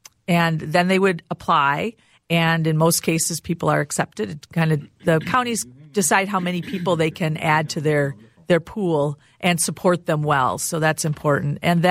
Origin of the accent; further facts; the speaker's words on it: Rochester, United States; I grew up in Rochester, and the house I grew up in, my grandfather had built, and it was full of amazing plants.